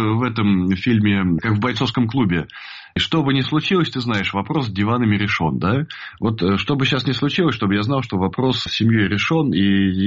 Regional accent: Ukraine; also born or lived in Russia; Я украинец, и от этого никуда не деться, да? От того, что я родился в России, я не стал русским.

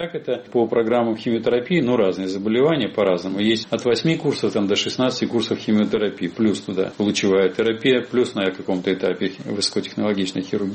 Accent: Russia; я гражданин, россиянин, я патриот

